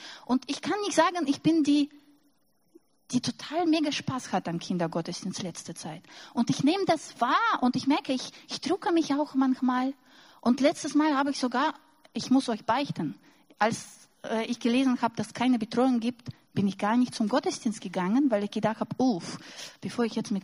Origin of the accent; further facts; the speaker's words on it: Russia; Also für mich als Russin, ich habe erlebt in meiner Kindheit, dass Brot mit Butter und Banane ein Luxus ist.